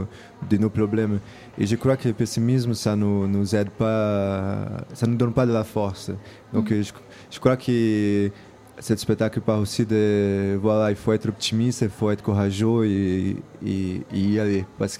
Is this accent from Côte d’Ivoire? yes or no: no; Brazil; Moi, je viens du Brésil et pendant des années, on a vécu dans des crises politiques et des crises économiques aussi.